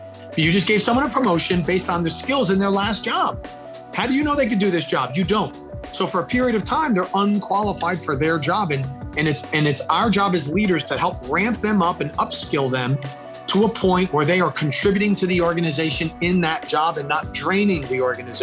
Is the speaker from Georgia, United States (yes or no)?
no; New Jersey, United States; But I grew up in New Jersey. I'm part of a large family.